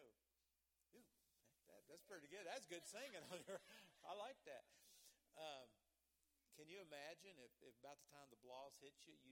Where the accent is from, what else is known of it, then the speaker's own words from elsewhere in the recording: West Virginia, United States; born there; I just thank him that I was born in America. I was born in West Virginia.